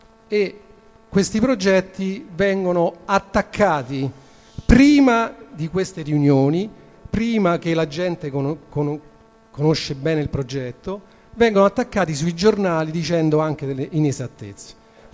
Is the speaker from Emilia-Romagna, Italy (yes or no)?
no; Ostia, Lazio, Italy; Dunque, anche io sono di Ostia, per questo.